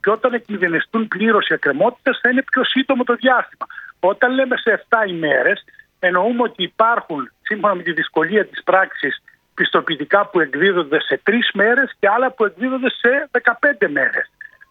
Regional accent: Volos, Thessaly, Greece; ή 7.000 στο Βόλο στην πατρίδα μου

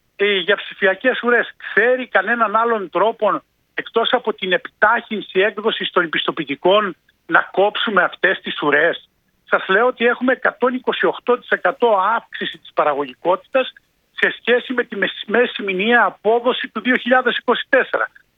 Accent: Volos, Thessaly, Greece; ή 7.000 στο Βόλο στην πατρίδα μου

